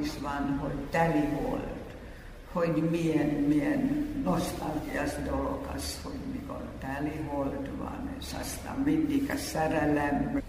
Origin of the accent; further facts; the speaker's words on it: Finland; Hungarian is a second language; Én mindig mondtam, hogy elnézést, én finn vagyok, és még nem.